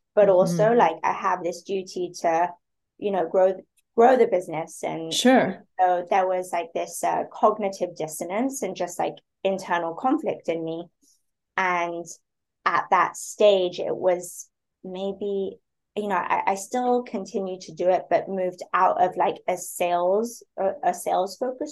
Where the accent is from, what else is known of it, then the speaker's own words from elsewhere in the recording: Spain; also born or lived in London, United Kingdom; I grew up in Spain.